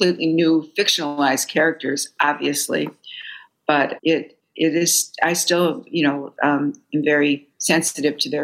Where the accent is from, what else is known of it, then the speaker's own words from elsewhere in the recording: Fargo, North Dakota, United States; moved away as an adult; now in New York, United States; Well, like I told you, I was raised in Fargo, which was a wonderful place to grow up. But I was really hell bent on leaving because I wanted a job in the magazine industry